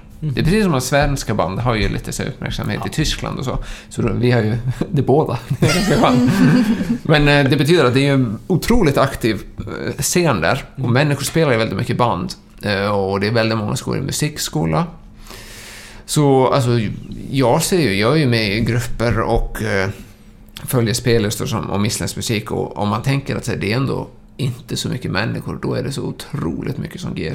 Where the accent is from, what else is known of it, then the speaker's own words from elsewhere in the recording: Sweden; Sen får man inte glömma som svensk